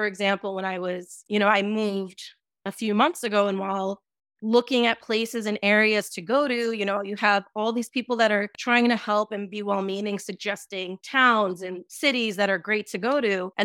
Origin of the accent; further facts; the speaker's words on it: Long Island, New York, United States; But, you know, growing up in Long Island, I mostly worked with white people my entire life.